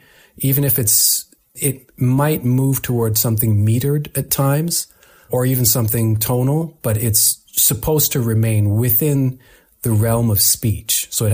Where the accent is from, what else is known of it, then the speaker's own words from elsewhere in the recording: Alberta, Canada; growing up in Alberta, you hear a lot of classic rock, a lot of country music as well.